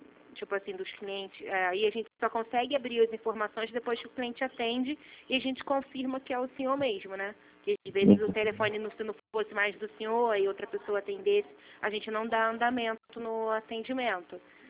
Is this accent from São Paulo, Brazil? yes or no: no; Nova Iguaçu, Rio de Janeiro, Brazil; sou de Nova Iguaçu.